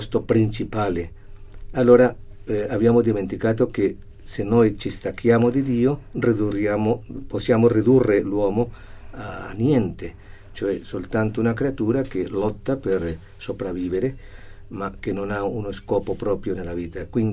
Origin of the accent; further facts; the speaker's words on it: Bogotá, Colombia; also born or lived in Rome; io vengo dalla Colombia, sono nato a Bogotà, ma sono stato qui a Roma parecchio tempo